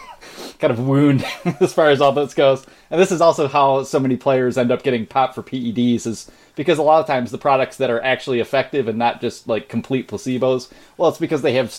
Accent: Canada

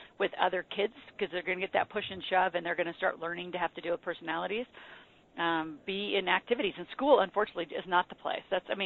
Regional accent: Nebraska, United States; hey, I'm from Nebraska.

